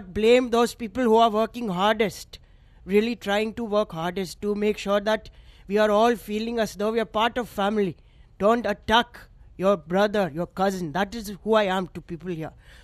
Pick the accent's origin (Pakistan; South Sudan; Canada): Pakistan; now in United States; I do tell people that as Pakistani-American, as a person who is coming here to only to work and raise our family without fear of war, political persecution